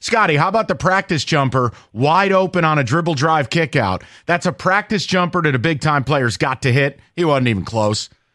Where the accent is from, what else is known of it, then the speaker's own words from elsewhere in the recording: Albany, New York, United States; I grew up in the Albany area. That's on the border of Massachusetts.